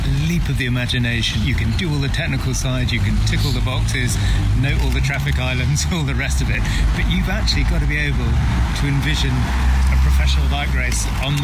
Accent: Poole, South West England, United Kingdom; which is a strange experience for me because I'm from Poole.

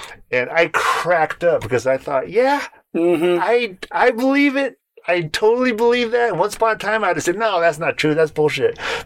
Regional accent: San Jose, California, United States; I'm not this exact same person as I was when I grew up in Berryessa and Alum Rock in San Jose.

